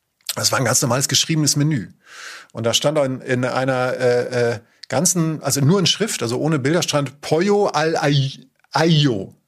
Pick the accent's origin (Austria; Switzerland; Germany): Germany; Northern Germany; Klar, ich komme aus Norddeutschland